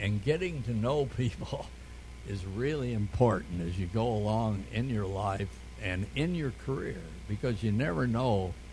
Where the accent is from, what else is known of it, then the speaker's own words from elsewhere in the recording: Nebraska, United States; Because I was from Nebraska, I always got put in charge of the agriculture programs. Anyone from Nebraska, of course, knows all about agriculture.